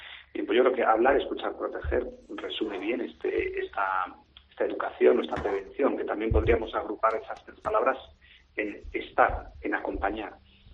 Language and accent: Spanish; Region of Murcia, Spain; now in Madrid, Spain; yo como murciano, que lo soy, aunque vivo en Madrid